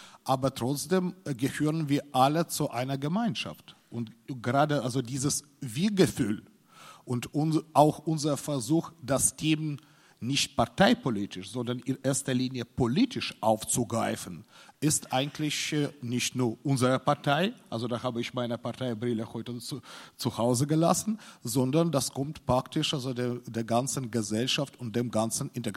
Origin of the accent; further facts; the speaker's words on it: Odesa, Odesa Oblast, Ukraine; so bin ich selber keine Russlanddeutsche Herkunft, aber ich bin in Odessa in die Welt gekommen und da groß geworden.